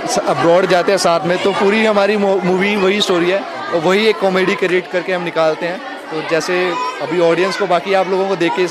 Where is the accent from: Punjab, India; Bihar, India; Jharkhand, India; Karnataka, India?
Punjab, India; और मैं खुद पंजाबी हूँ.